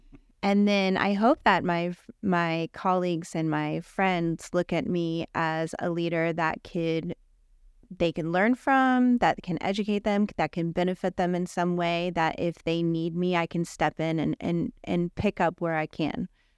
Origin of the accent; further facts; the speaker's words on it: St. Petersburg, Florida, United States; also born or lived in New York, United States / Tarpon Springs, United States / Pinellas Park, United States; I was born in St. Petersburg. I spent a little time in New York and then came back to Tarpon in fifth grade and then back to Pinellas Park in 19. I was in Pinellas Park for 20 years.